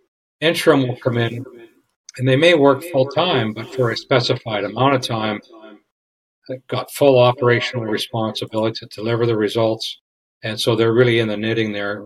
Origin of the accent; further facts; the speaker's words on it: Canada; because I had said I was from Canada. And we said, oh, well, I'm from Canada too.